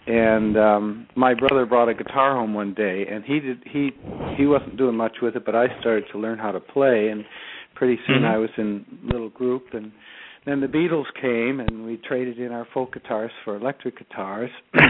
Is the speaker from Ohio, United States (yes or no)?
yes; Cleveland, Ohio, United States; Well, actually, I grew up in the Cleveland area in Ohio